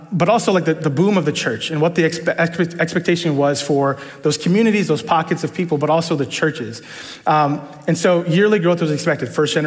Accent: New York, United States; born there; I was born in New York, two immigrants. My parents came in the 70s and 80s. I'm considered a second generation immigrant.

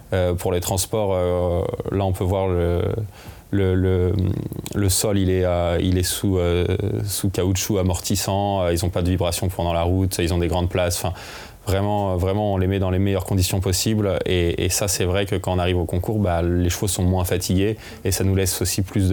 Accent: France; quand on est français, en France

